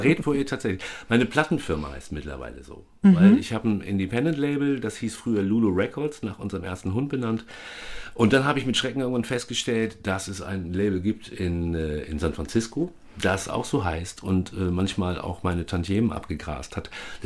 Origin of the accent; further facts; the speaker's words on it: Lower Saxony, Germany; born there; ich komme halt gebürtig aus Schaumburg-Lippe und da waren es immer ein paar mehr Kilometer, nämlich 400, die ich fahren musste, um ans Meer zu kommen.